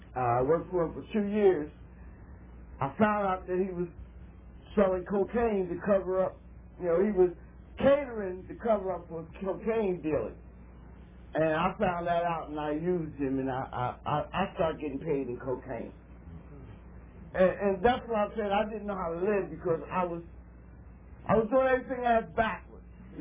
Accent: Philadelphia, Pennsylvania, United States; moved away as an adult; now in Erie, United States; I'm a transplant from Philadelphia. I came to Erie 5 years ago.

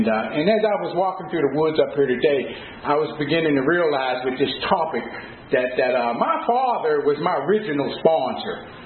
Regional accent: Pittsburgh, Pennsylvania, United States; I grew up in Homewood Brushton, and Homewood Brushton is like any ghetto USA.

